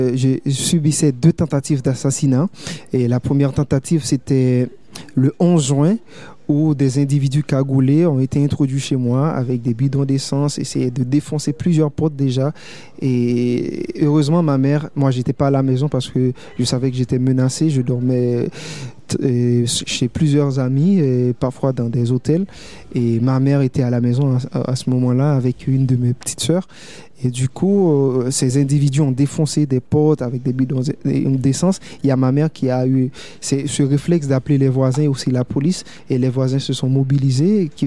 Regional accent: Petit-Goâve, Ouest, Haiti; moved away; je devais retourner à Petit-Goave, ma ville natale

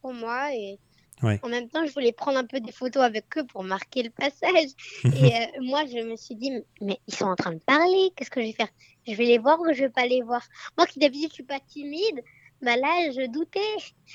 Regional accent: Provence-Alpes-Côte d'Azur, France; c'était près de ma ville natale, les îles de Lérins, la plage de Cannes, le festival.

